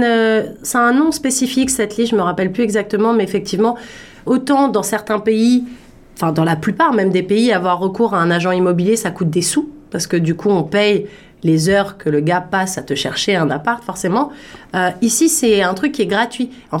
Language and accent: French; France; je viens de France, tout comme Marine.